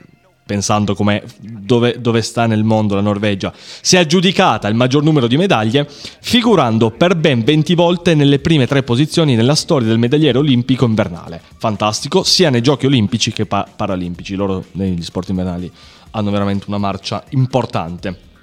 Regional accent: Turin, Piedmont, Italy; e poi io sono di Torino

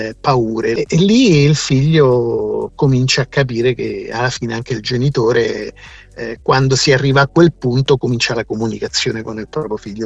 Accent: Rome, Lazio, Italy; io da buon romano sono andato subito a vedere la mia postfazione

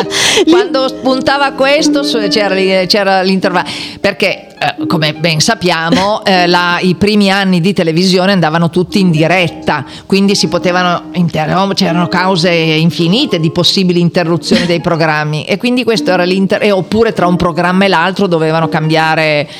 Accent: Turin, Piedmont, Italy; born there; io sono nata a Torino, la mia famiglia è originaria di Trino, che è in provincia di Vercelli

